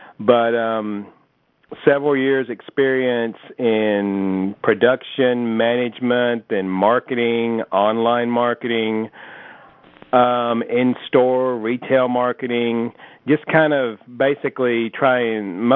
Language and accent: English; Russellville, Alabama, United States; If I tell somebody that, oh, I'm from Russellville, Muscle Shoals, Florence area, they'll go, I have no idea where that is.